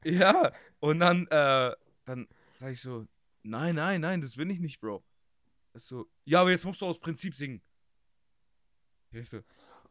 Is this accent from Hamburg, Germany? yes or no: no; Düsseldorf, North Rhine-Westphalia, Germany; Düssel. Nutze, wir sind Düsseldorfer.